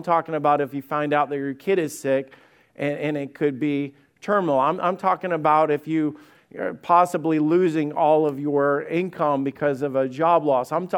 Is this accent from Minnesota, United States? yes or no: no; Alabama, United States; And I didn't grow up in Ohio. Actually, I grew up in Alabama.